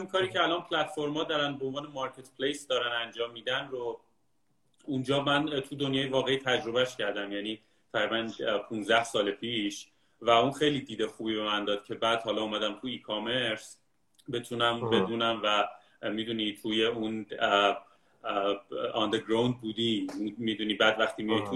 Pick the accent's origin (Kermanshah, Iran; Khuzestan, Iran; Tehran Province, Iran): Kermanshah, Iran; آره بعد من مثلا کرمانشاهی هستم.